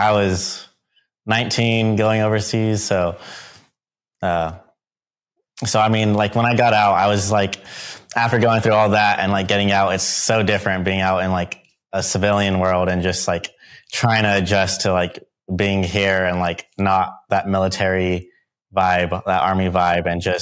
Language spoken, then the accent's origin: English; Ventura, California, United States; I was born and raised here in Ventura, California. Grew up here my entire life